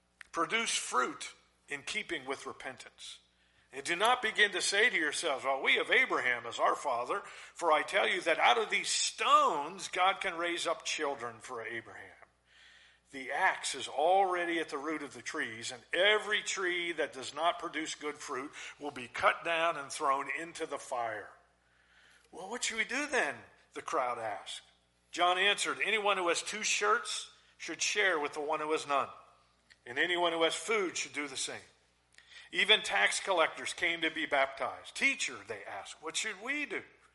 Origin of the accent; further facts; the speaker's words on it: Pennsylvania, United States; But right now I want to tell you a little story about my hometown. May 31st, 1889 was one more in a series of rainy days on the west slope of the mountains in southwest Pennsylvania.